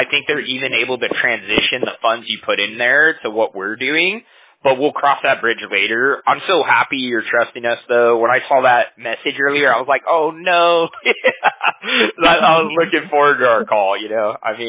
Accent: California, United States; I'm from California.

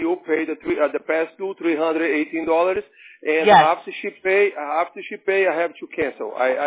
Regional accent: Brazil; English is a second language; Oh, thank you. That's my original from this Brazil.

